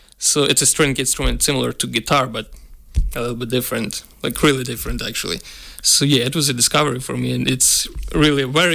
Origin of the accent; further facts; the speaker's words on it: Ukraine; Everybody's so kind when they hear I'm from Ukraine.